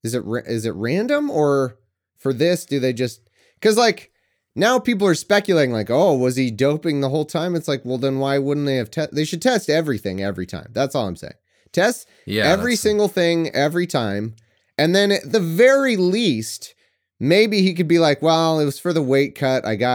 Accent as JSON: {"language": "English", "town": "Angels Camp", "region": "California", "country": "United States", "tie": "born or raised there", "said": "Can't have my hometown Angels Camp. It's not like I get another Angels Camp California hometown hero."}